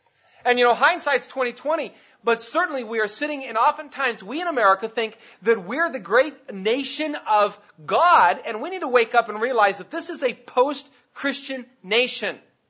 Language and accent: English; United States; I can't speak for the other nations. I'm an American, so, you know, that makes me part of what's going on here.